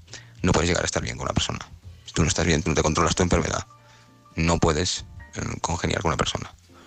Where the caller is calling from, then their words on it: Alicante, Valencian Community, Spain; de Alicante.